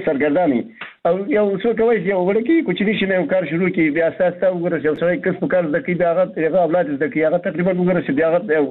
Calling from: Baghlan, Afghanistan; بغلان مې تماس نیولې

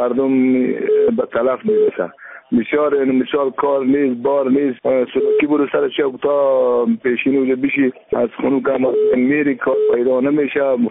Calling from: Kabul, Afghanistan; از کابل آمدم با تماس شدیم.

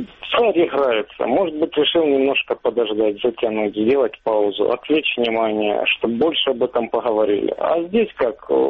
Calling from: Donetsk, Donetsk Oblast, Ukraine

